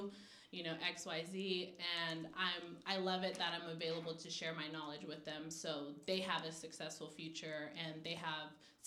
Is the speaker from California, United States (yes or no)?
yes; Napa, California, United States; So My background is just growing up in Napa, I ended up renting a room from like one of my uncles at age 16.